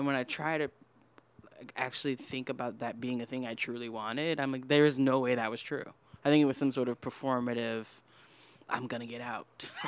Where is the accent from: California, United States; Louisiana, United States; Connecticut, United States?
Louisiana, United States; Metairie; I grew up in a suburb of New Orleans called Metairie.